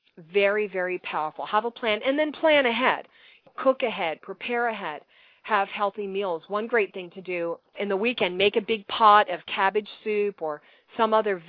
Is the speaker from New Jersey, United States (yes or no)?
yes; New Jersey, United States; But today I gave you kind of the, I'm from New Jersey. What can I tell you?